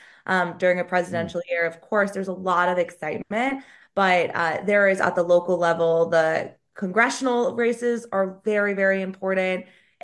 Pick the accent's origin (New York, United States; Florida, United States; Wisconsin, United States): New York, United States; Woodstock; I am a Hudson Valley local. I am from Woodstock, and this entire team is from the community, which I think is really special.